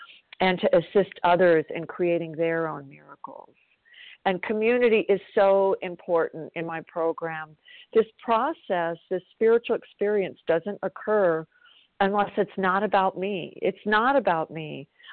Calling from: South Carolina, United States; I'm calling from South Carolina

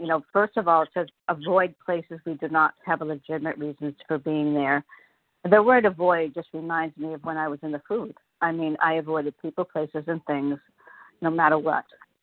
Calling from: Massachusetts, United States; I'm calling from Massachusetts

